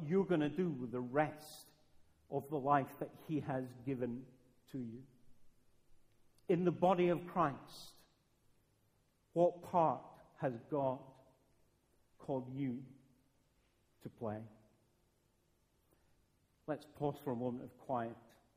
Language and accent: English; Dunfermline, Scotland, United Kingdom; I grew up not very far from here. I grew up in Dunfermline.